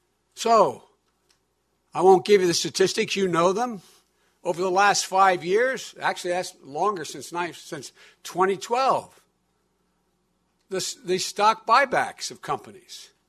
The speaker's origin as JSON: {"language": "English", "town": "Claymont", "region": "Delaware", "country": "United States", "tie": "born or raised there", "said": "I was home with a guy I grew up with in Claymont, Delaware, a little steel town."}